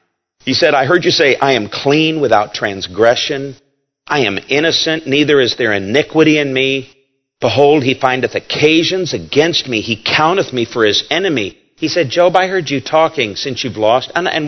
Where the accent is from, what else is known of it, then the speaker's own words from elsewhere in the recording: United States; I thank God for America. Thank God I'm an American.